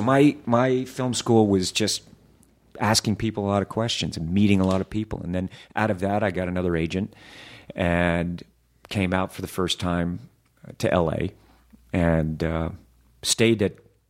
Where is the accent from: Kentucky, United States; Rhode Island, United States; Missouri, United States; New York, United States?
Kentucky, United States; Louisville; My parents are from Louisville.